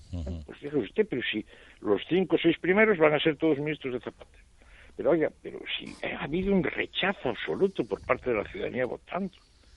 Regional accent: Spain; como ciudadano español

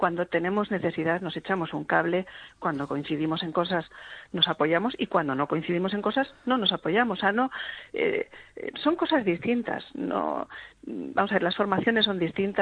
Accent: Spain; moved away; también estamos expatriados, también somos españoles fuera de España

